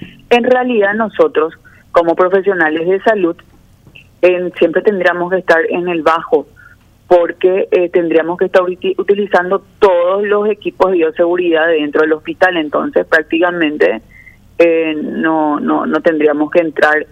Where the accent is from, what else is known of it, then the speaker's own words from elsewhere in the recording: Ciudad del Este, Alto Paraná, Paraguay; Yo soy de Ciudad del Este